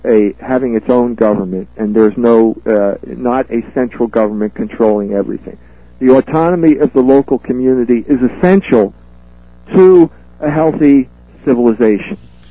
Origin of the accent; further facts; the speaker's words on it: Philadelphia, Pennsylvania, United States; Well, the fact is, I grew up in Philadelphia. I'm a native of Philadelphia.